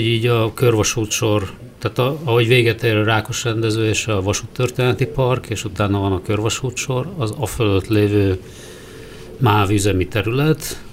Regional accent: Hajdú-Bihar, Hungary; Én Hajdú-Bihar megyei vagyok.

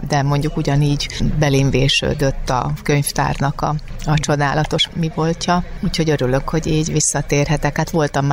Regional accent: Sopron, Győr-Moson-Sopron, Hungary; ugyan én soproni származású vagyok

